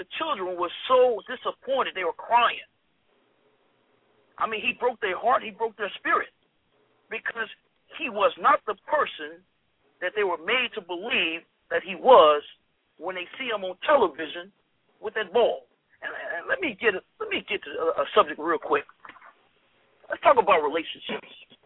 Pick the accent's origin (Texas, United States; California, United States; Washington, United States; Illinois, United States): Illinois, United States; Chicago; also born or lived in Mississippi; now in Jackson, United States; I'm in Jackson, Mississippi right now, which is my original home. I'm from Chicago. This is my original home, Mississippi.